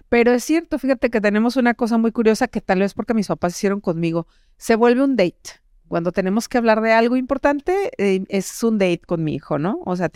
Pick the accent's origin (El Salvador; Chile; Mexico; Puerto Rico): Mexico; moved away as an adult; Digo, nos movimos, ya hablo igual que aquí. Nos mudamos de México.